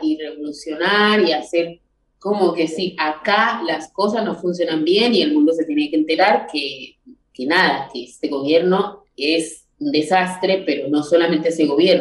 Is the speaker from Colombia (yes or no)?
yes; Medellín, Antioquia, Colombia; como Medellín tampoco es Caribe, de donde soy yo